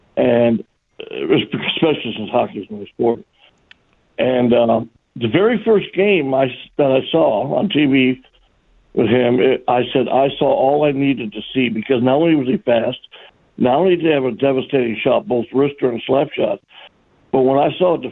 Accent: Detroit, Michigan, United States; born and raised in Detroit, so I saw Howe play many times.

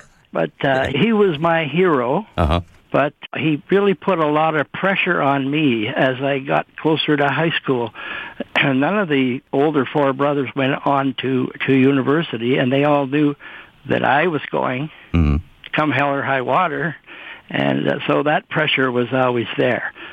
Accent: Timmins, Ontario, Canada; I was 6 years younger, and we grew up in Timmins.

